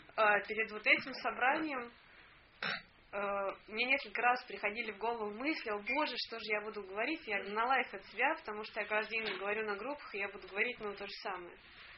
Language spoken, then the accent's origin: Russian; Moscow, Russia; Я из Москвы, как многие, наверное, знают. Мне 33 года. Я родилась при Брежневе.